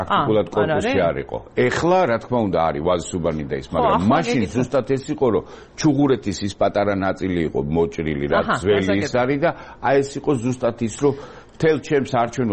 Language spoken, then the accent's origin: Georgian; Tbilisi, Georgia; მე ავლაბარში გაზრდილი ვარ, იქ ხა ძალიან ბევრი მეგობარი მყავს, იქ გავიზარდე, ნუ ბავშვობა მთელი იქ არის და საკმაოდ კარგი ურთიერთობა მაქვს როგორც სომხებთან, ისე ადგილობრივ მოსახლეობასთან